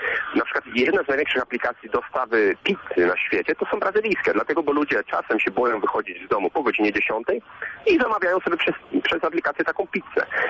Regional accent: Płońsk, Masovian Voivodeship, Poland; moved away as an adult; Ja mieszkałem w Płońsku pod Warszawą, to jest 10 lat temu. Przeniosłem się do innego kraju.

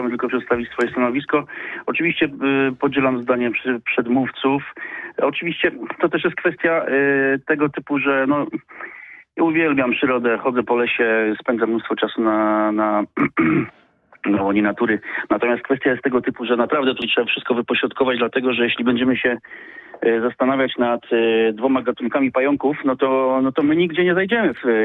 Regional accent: Greater Poland Voivodeship, Poland; No uwielbiam Puszczę Zielonkę i szczerze mówiąc wychowałem się na tym terenie

